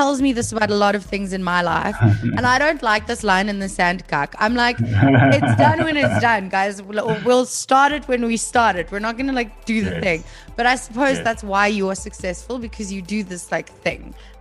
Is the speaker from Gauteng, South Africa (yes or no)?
yes; Vosloorus, Gauteng, South Africa; also born or lived in Brakpan; growing up on the East Rand, I've grown up between Vosloorus and Brakpan suburbs and not suburbs.